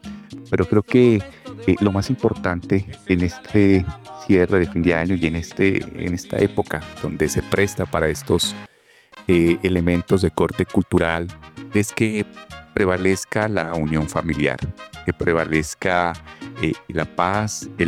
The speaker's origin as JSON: {"language": "Spanish", "country": "Colombia", "said": "que somos colombianos y hacemos parte de una comunidad, de una región."}